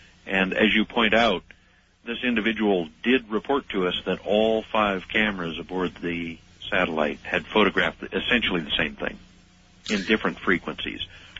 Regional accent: Missouri, United States; born there; and I was born in Missouri, by the way.

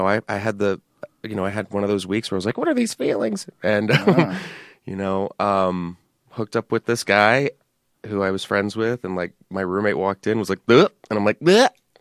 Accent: San Antonio, Texas, United States; And I grew up in Texas, and it was one of those...

